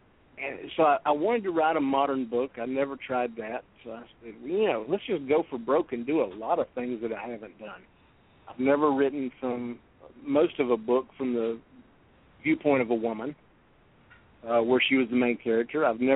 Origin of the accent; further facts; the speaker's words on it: Florida, United States; And I grew up in Florida. I spent 10 years there. I moved there when I was 10 and stayed through my high school years